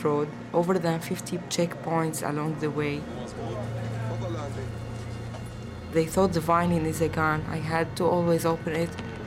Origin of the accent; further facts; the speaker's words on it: Aleppo, Aleppo Governorate, Syria; English is a second language; I'm a violinist from Aleppo, Syria.